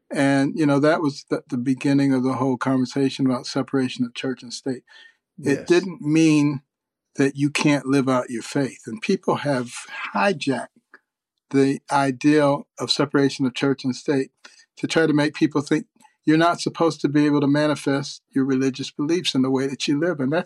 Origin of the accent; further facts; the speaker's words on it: Detroit, Michigan, United States; also born or lived in Boston / New Haven / Ann Arbor / Baltimore; I grew up in Detroit, a very liberal city, and Boston, a very liberal city, and then New Haven, Connecticut, a very liberal city, and then Ann Arbor, Michigan, a very liberal city, and then Baltimore, Maryland, very liberal.